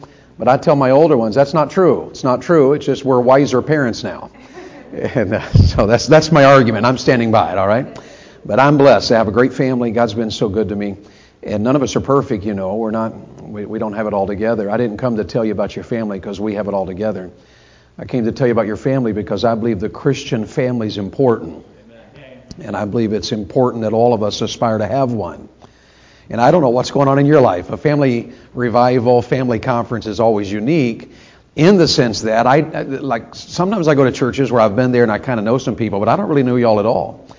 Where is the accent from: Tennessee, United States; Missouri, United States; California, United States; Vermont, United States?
Tennessee, United States; also born or lived in Florida / Ohio; I'm from Florida. Actually, I grew up in Tennessee and I married a Yankee. So we lived in Ohio for 18 years.